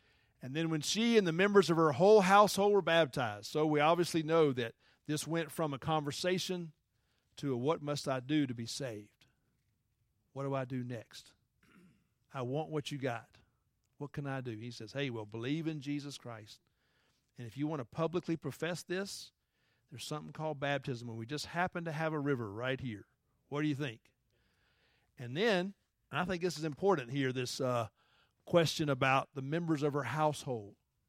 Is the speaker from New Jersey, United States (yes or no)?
no; Atlanta, Georgia, United States; Now, me, I'm from Atlanta. I don't trust any stranger walking up saying, hey, come to my hotel.